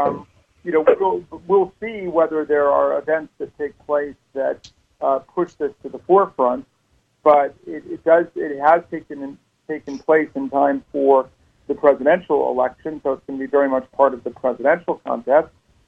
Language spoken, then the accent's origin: English; Washington, District of Columbia, United States; also born or lived in Maryland; although I was born in Maryland. I grew up mostly in Washington, D.C., although I spent most of my life in Maryland.